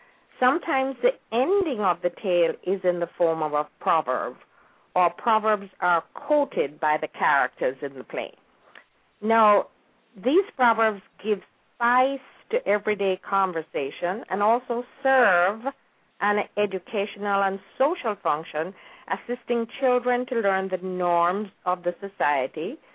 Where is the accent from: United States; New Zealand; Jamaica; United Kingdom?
Jamaica; there was not a lot of information online about my period of growing up in Jamaica.